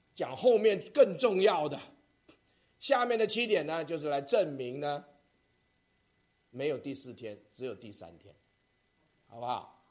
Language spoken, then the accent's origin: Chinese; China; 所以我们中国人讲阴阳，太极讲阴阳